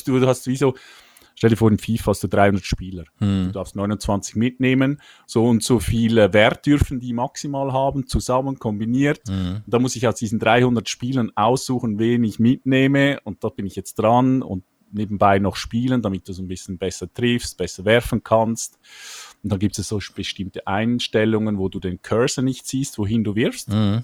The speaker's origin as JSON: {"language": "German", "country": "Switzerland", "said": "Ich Schweiz."}